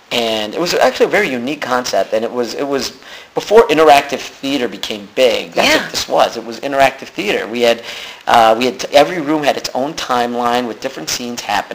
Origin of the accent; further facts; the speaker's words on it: Chicago, Illinois, United States; even though I grew up in Chicago, the mecca of improvisation, I grew up on the South Side, which is far away from all the improv theaters